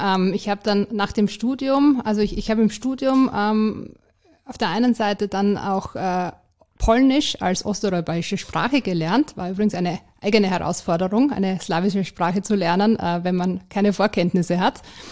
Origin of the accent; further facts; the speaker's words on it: Styria, Austria; born there; weil ich da gebürtig in der Steiermark dann den starken Drang schon hatte, in die große weite Welt hinauszukommen und mit 16 dann ein Schuljahr in den USA gemacht habe.